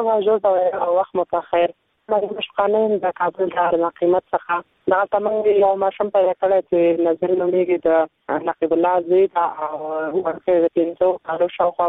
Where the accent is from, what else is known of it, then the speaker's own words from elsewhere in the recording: Nangarhar, Afghanistan; اوسه یم د ننګرهار ولایت څخه